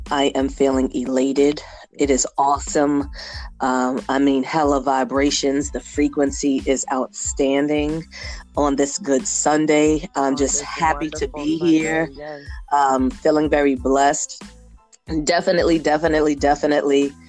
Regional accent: Queens, New York, United States; now in North Carolina, United States; I'm from Jamaica, Queens originally, and I currently live in North Carolina. I've been living here for some years.

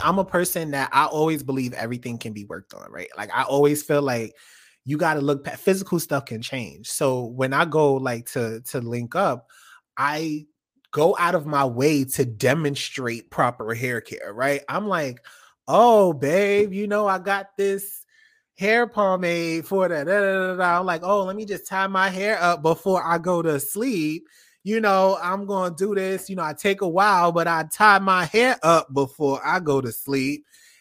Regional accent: New York City, New York, United States; okay, I'm from New York. I used to be a New York City kid.

